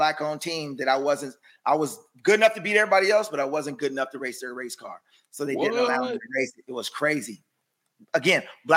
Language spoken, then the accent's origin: English; West Coast, United States; And so my dad, I'm from the West Coast. I didn't get that kind of conversation.